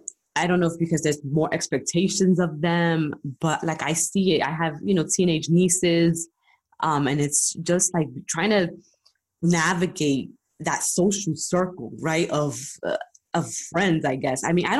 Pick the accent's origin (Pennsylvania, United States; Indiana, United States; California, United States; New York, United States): New York, United States; Brooklyn; I grew up in Brooklyn, and Brooklyn was the equivalent of the Bronx when you grew up, right?